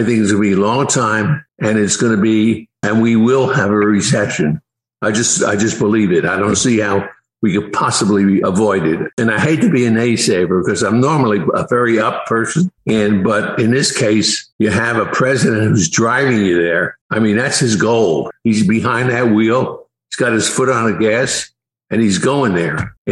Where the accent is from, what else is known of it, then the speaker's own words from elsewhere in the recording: Newark, New Jersey, United States; Well, first of all, I grew up in Newark, New Jersey. Not a nice town. It was a tough town.